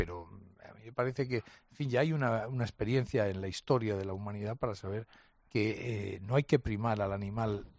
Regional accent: Galicia, Spain; yo soy gallego, en Galicia hay mucho enfado con la cuestión del lobo.

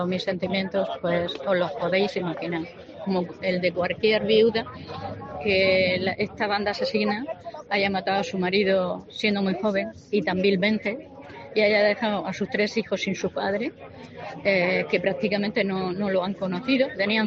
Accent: Murcia, Region of Murcia, Spain; Todos somos de Murcia, sí.

